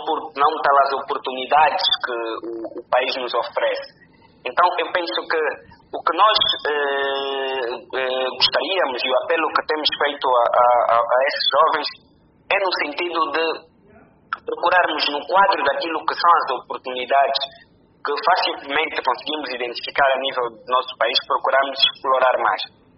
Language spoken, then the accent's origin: Portuguese; Angola; Serão resolvidos por todos nós, enquanto angolanos, acima de tudo.